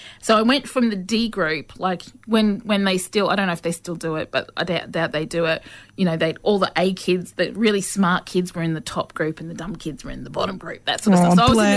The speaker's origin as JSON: {"language": "English", "town": "Brisbane", "region": "Queensland", "country": "Australia", "tie": "born or raised there", "said": "I was born and raised in Brisbane. My mob are from northern New South Wales. We're a big Southsea Islander Aboriginal family. But yeah, Brisbane is my home and it has been for, oh my gosh, 52 years."}